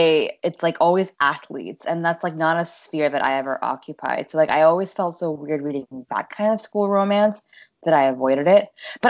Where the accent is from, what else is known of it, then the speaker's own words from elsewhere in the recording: India; now in United States; I'm an Indian American immigrant, and I actually just graduated from college